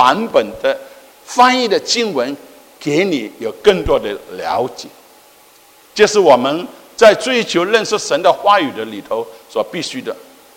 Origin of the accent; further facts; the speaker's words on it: China; 方便他们在向我们中国人来传福音的时候，我们中国人能够理解